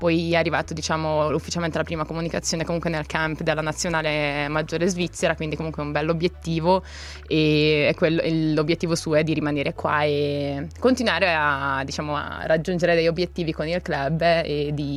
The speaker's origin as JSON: {"language": "Italian", "town": "Modena", "region": "Emilia-Romagna", "country": "Italy", "tie": "born there", "said": "Sono nata a Modena proprio perché mio padre giocava a Modena"}